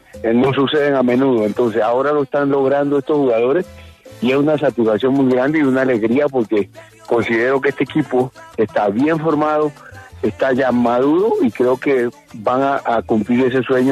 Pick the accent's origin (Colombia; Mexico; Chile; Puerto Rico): Colombia; primero como colombiano, me siento bien que Colombia llegue a una instancia esta de finales.